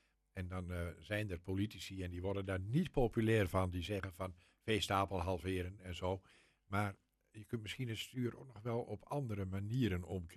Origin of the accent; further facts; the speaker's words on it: Overijssel, Netherlands; Ik ben een geboren en getogen Twentenaar en dat ligt mij na aan het hart, het coulissenlandschap.